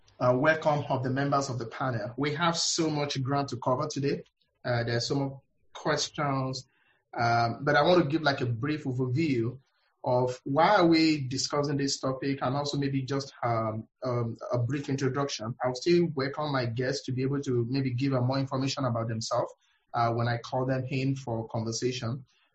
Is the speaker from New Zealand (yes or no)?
no; Nigeria; now in United States; growing up in Nigeria, and even interacting with a lot of people, even here in the US